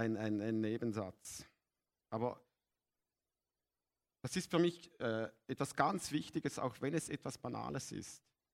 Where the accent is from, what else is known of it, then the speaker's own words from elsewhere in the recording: Switzerland; als Schweizer geht man mit Schweizer Geld nicht so um, oder?